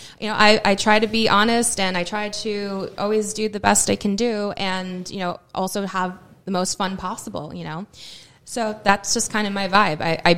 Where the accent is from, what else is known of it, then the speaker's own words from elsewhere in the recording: New York, United States; as a New Yorker, it's not that we have a negative, like, look on things, but we have a very blunt and honest look on things